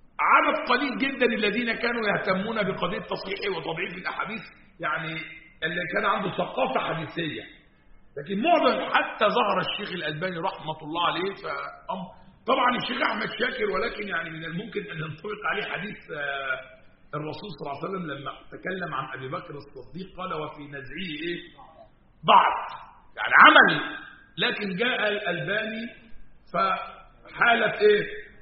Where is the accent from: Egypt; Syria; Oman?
Egypt; وحتى الضعيفه لما نزلت عندنا في مصر ساعتها كانت ايه 100 100 وعلى ورق بقى ورق جرايد كده